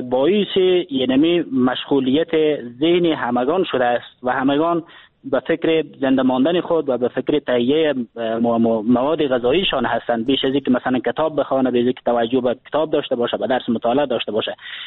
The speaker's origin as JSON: {"language": "Persian", "country": "Afghanistan"}